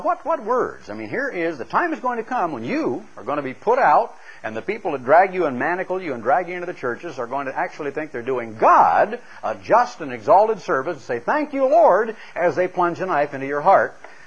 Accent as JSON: {"language": "English", "region": "Oregon", "country": "United States", "tie": "born or raised there", "said": "Now, taking you back to what I felt as a young lad growing up in Oregon"}